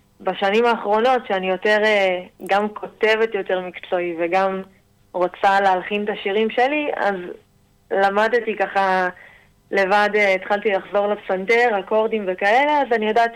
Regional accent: Netanya, Central District, Israel; לא, אני לא מהצפון. Mm-hmm. אני מנתניה, פה מהשרון.

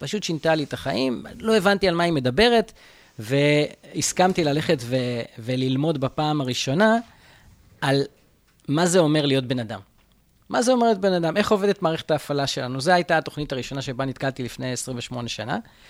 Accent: Jaffa, Tel Aviv District, Israel; אז את הילדות שלי עשיתי ככה בשכונת יפו ג' ביפו, שכונה לא פשוטה

